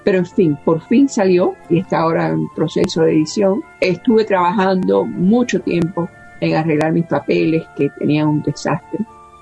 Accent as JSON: {"language": "Spanish", "country": "Cuba", "moved": "yes", "lives_now": "United States", "said": "yo me fui de Cuba, creía que sin nada, pero me llevaba un patrimonio del alma"}